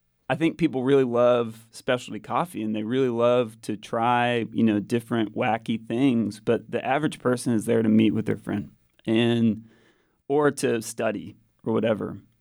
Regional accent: Waco, Texas, United States; growing up in Waco, you always hear, like, Wacoans are so kind of persnickety about places.

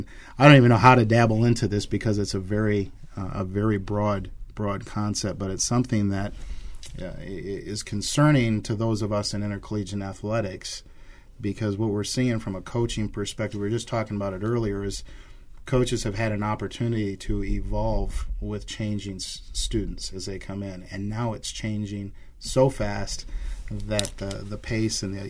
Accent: Lexington, Michigan, United States; When I grew up in Lexington, Michigan, which is up in the Thumb, and I was at Meyer Elementary School

